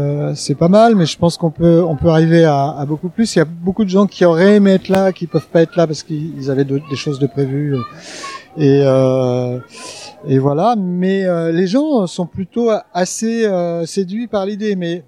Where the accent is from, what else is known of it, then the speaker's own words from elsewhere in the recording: Nantes, Pays de la Loire, France; Je viens de Nantes. J'ai habité à Nantes pendant 32 ans